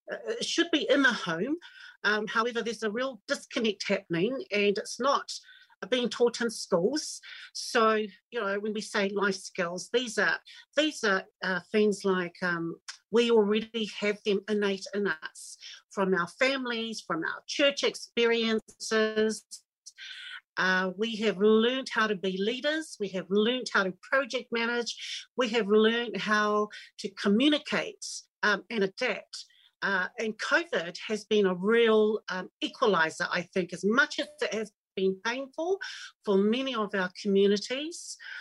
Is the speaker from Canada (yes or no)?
no; Wellington, New Zealand; Okay, so I'm Samoan Tongan, born and raised in Wellington. And I guess we've always been in community. So we grew up in the 70s and 80s.